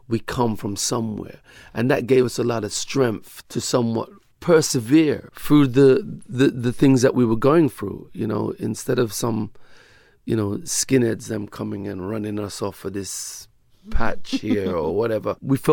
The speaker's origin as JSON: {"language": "English", "region": "England", "country": "United Kingdom", "tie": "born or raised there", "said": "being born and growing up in England"}